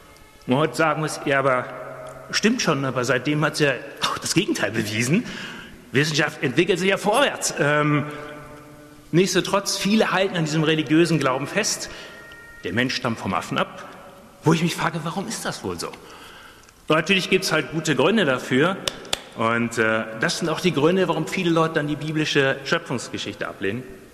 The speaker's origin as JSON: {"language": "German", "country": "Germany", "tie": "born or raised there", "said": "Ich bin genau in dem Spannungsfeld aufgewachsen, in den 70er und 80er Jahren war das ein richtig heißes Eisen, weil, wie man sich heute kaum noch vorstellen kann, damals hier in Deutschland"}